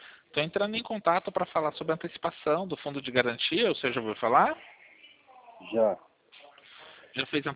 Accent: Sorocaba, São Paulo, Brazil; sou de Sorocaba.

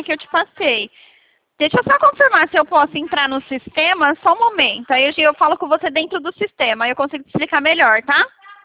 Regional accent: Americana, São Paulo, Brazil; Não, eu sou aqui de Americana.

